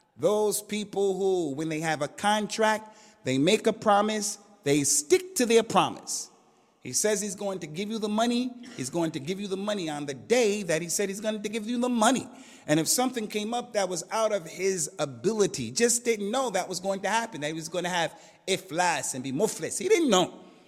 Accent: United States; We came here to this country. I'm from America.

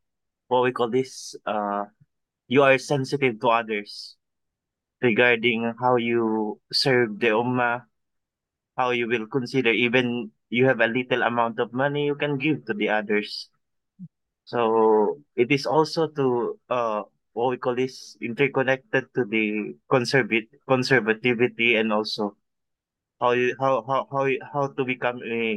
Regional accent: Philippines; By the way, I am from the Philippines also.

